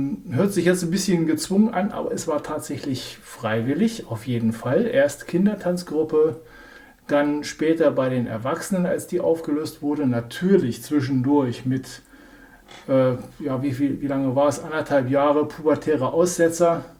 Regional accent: Hildesheim, Lower Saxony, Germany; ich bin kein Dithmarscher. Ich komme aus Südniedersachsen, aus dem schönen Städtchen Hildesheim.

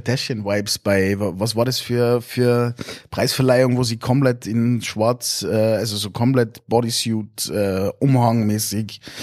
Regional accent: Salzburg, Austria; als Salzburger

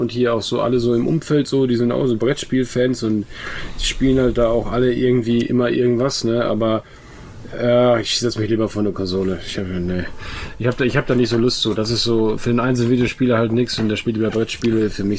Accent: West Germany, Germany; ich komme aus Westdeutschland

